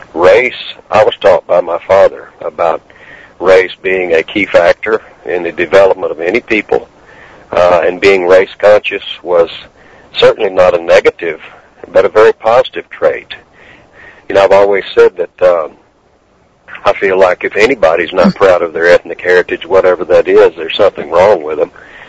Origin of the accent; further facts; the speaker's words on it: Texas, United States; growing up in East Central Texas as an elementary schooler and then South Texas in high school, back in the 50s and early 60s